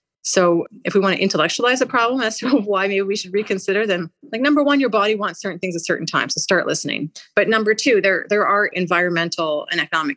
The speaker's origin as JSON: {"language": "English", "country": "Canada", "said": "Maybe I'm from Canada. I was born here and my family been here for generations, let's say."}